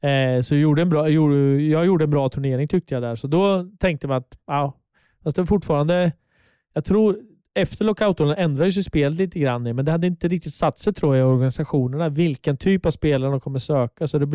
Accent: Linköping, Östergötland, Sweden; så är det ändå det är där jag växte upp.

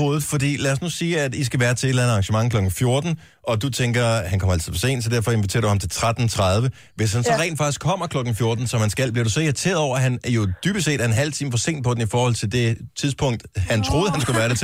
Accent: Esbjerg, Region of Southern Denmark, Denmark; born there; I Esbjerg. Min fødeby.

